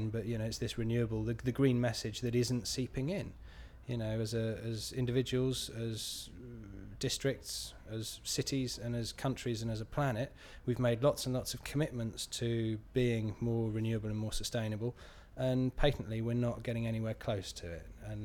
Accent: Malmesbury, South West England, United Kingdom; I am 37 and I'm from Malmesbury in Wiltshire in the West Country.

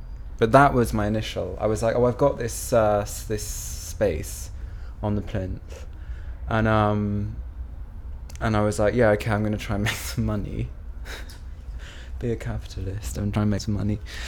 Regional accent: South East England, United Kingdom; and I'm 26, and I'm from Oxfordshire.

